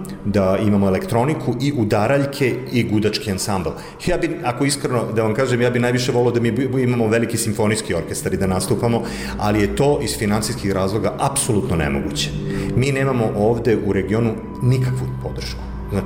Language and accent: Serbian; Belgrade, Serbia; now in Berlin, Germany; ovaj region iz koga ja dolazim, ja sam rodom iz Beograda, ali živim već 20 godina u Berlinu